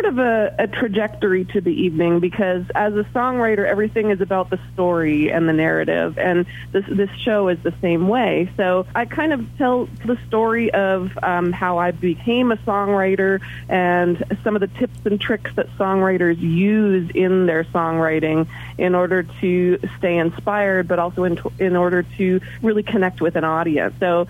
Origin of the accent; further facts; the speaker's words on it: Muskoka, Ontario, Canada; now in Nashville, United States; Well, originally I'm Canadian. I grew up in a place called Muskoka, Ontario, which was a few hours drive north of Toronto.